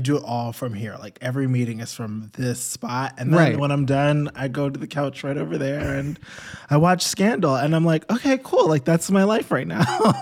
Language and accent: English; New York, United States; I grew up in New York. Little Pie Company was, like, my jam.